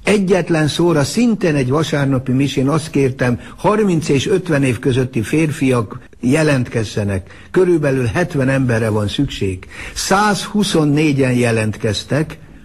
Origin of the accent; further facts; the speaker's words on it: Hungary; Úgy általában én nagyon büszke vagyok arra, hogy magyarnak születhettem, és magyarként élhetek, és ennek a nemzetnek a tagja lehetek.